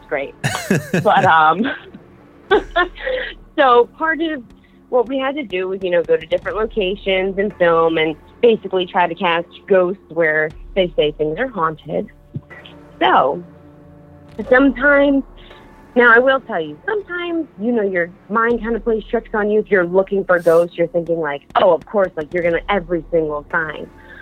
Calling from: Philadelphia, Pennsylvania, United States; I'm calling from Philadelphia.

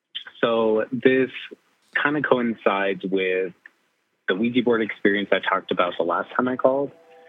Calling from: Wyoming, United States; from Wyoming.

